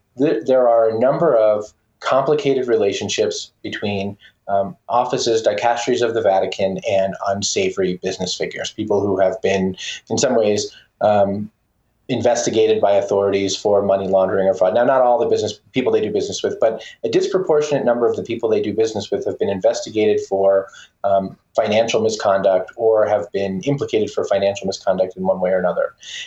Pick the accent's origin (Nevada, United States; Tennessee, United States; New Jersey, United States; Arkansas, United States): New Jersey, United States; I grew up in New Jersey. McCarrick was my bishop.